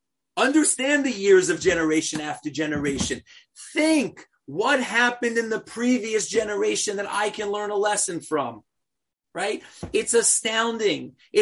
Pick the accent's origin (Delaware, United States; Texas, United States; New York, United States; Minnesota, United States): New York, United States; Yes, I'm from New York, Sandy, right?